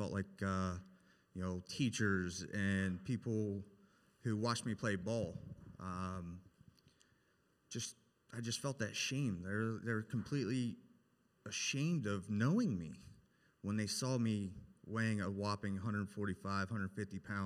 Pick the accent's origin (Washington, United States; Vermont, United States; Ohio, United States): Ohio, United States; I grew up here in Licking County my whole life. Avid baseball player, graduated from Heath High School.